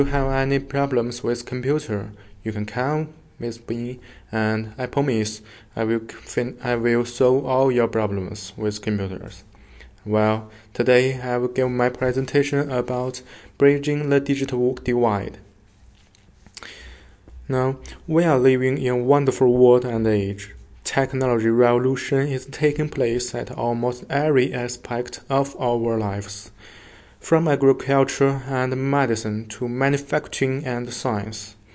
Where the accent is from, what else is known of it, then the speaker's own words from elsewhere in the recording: Beijing, China; I come from Beijing, China.